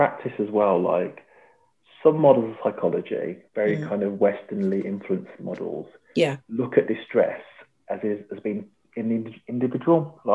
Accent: Birmingham, West Midlands, United Kingdom; Obviously, I'm from Birmingham.

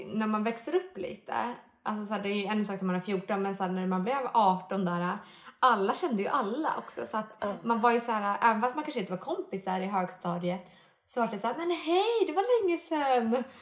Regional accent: Gnesta, Södermanland, Sweden; Gnesta är ju, där jag är ifrån, är också väldigt litet liksom.

